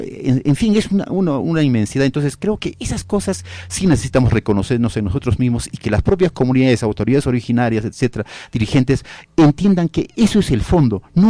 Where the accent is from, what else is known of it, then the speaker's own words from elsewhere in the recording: Chucuito, Puno, Peru; Mira, yo soy de Chucuito, aquí cerquita, ¿no?